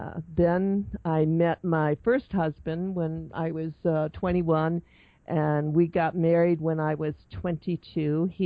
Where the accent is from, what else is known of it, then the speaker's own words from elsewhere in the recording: Michigan, United States; Okay, well, I was born in the Midwest. I'm from Michigan, and I come from a typical alcoholic, dysfunctional Catholic family.